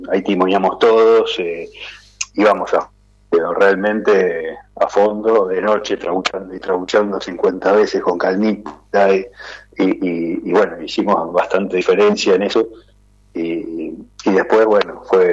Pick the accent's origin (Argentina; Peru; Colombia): Argentina; No es que nos pareció a nosotros como por argentinos, digamos.